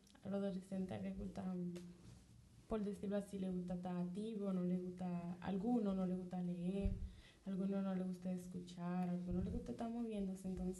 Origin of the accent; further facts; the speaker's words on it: Dominican Republic; Bueno, yo no soy de España, pero soy de República Dominicana